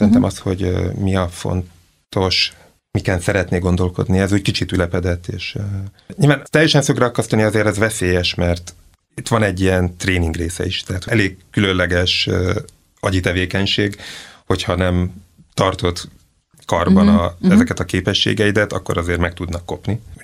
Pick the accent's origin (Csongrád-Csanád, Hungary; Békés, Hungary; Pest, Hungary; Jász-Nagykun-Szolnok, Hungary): Csongrád-Csanád, Hungary; Szeged; hogy én Szegeden nőttem föl